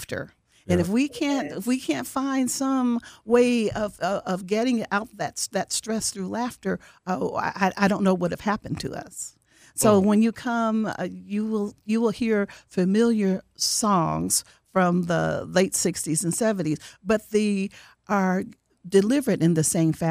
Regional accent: Milwaukee, Wisconsin, United States; And I was raised here in Milwaukee born and raised, but I also was able to go away to school to Spelman College

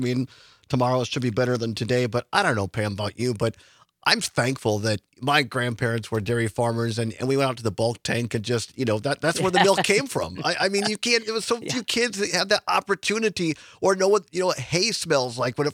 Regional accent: Richland Center, Wisconsin, United States; Richland Center, my hometown, Racine

